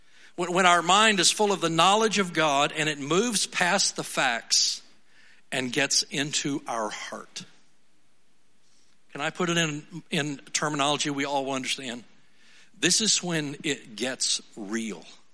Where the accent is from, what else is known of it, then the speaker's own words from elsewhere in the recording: Alabama, United States; accent: Alabama hillbilly; I grew up in the South, and I've told you about that before, and I won't speak in my Alabama hillbilly accent.